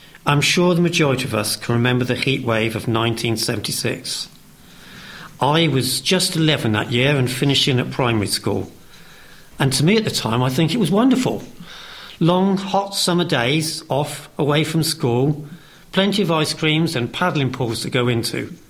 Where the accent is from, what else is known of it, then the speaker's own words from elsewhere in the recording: United Kingdom; And we are British, and we do like to moan about the weather, don't we?